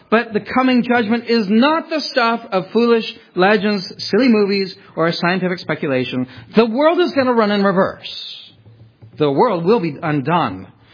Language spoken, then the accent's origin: English; California, United States; I grew up in California.